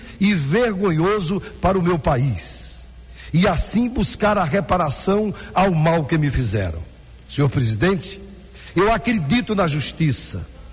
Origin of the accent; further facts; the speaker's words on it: Pernambuco, Brazil; mas eu vi na minha terra, lá em Pernambuco, a maldade que fizeram comigo.